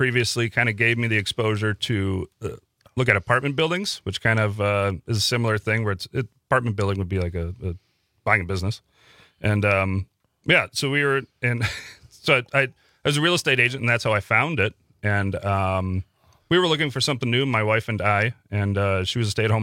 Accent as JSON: {"language": "English", "town": "Bellevue", "country": "United States", "tie": "born or raised there", "said": "Well, I grew up in Bellevue, and then once I got a little older after college"}